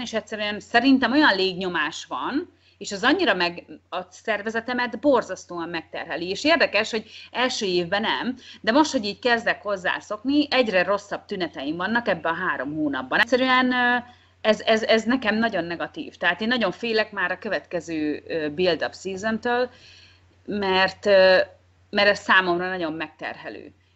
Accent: Hungary; now in Vanuatu; Mert ugye én Magyarországról jöttem egy olyan kultúrából, ahol a fizikai munka az tulajdonképpen nem egy közkedvelt.

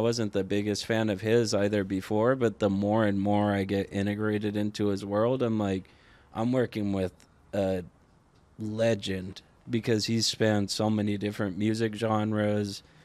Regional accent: Carlsbad, California, United States; because I grew up in down in Carlsbad, so it's like I don't know, 3 hours away from here down south

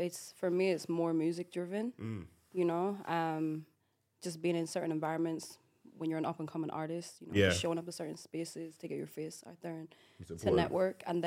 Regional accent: Ghana; I'm Ghanaian

